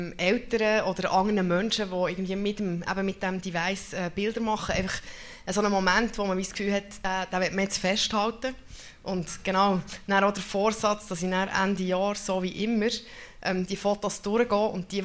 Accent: Bern, Switzerland; Und zwar bin ich im Mittelland aufgewachsen, also ich bin Bernerin

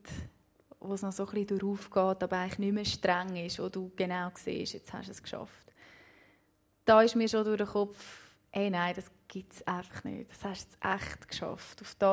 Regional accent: Benken, Basel-Landschaft, Switzerland; Ich bin dort, wo ich aufgewachsen bin, im Bänken, im linken Biet.

